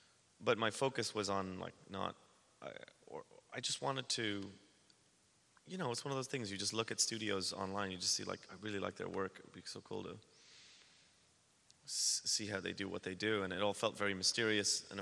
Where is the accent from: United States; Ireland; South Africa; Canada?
Ireland; Ireland's very small, and I had an opportunity to, you know, I had a great time working with my friends in my hometown.